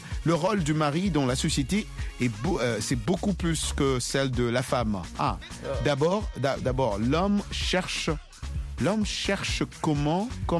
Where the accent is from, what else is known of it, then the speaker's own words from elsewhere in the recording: N'Djamena, Chad; Chez nous, au Tchad.